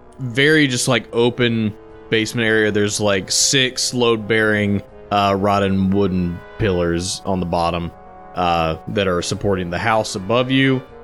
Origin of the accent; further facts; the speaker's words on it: the South, United States; like we're all from the South.